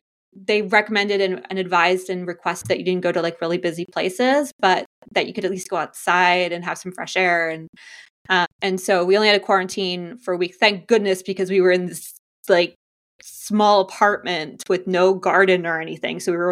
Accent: United States; growing up in America, we were so disconnected from it, right?

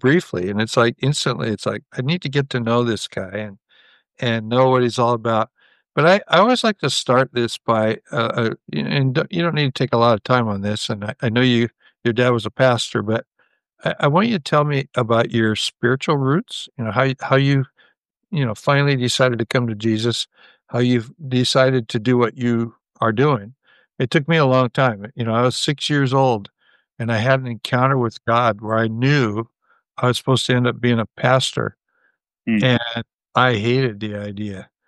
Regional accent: Portland, Oregon, United States; I grew up in Portland, Oregon, and I'm quite a bit older than you

